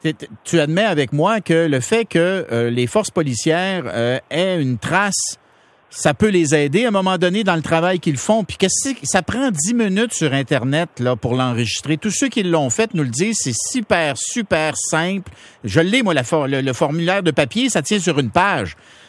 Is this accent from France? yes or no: no; Sorel, Quebec, Canada; Les îles de Sorel, d'où je viens, Sorel-Berthier, c'est des chasseurs, c'est... des chasseurs de sauvagine.